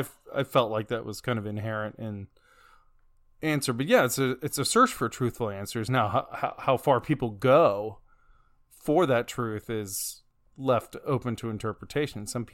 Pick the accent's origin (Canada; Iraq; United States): United States; the South; I grew up in the Bible Belt. That was my life.